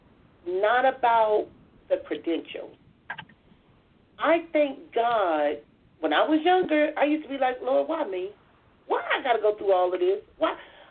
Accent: Compton, California, United States; Just because I grew up in Compton don't mean I'm ghetto.

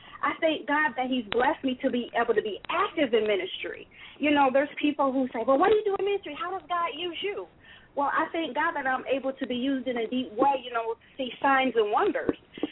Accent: Michigan, United States; I was born and raised in Michigan, and life ended up to where I ended up here in North Carolina.

